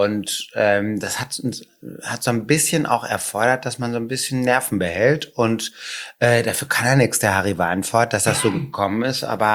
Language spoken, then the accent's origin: German; Hamburg, Germany; als Hamburger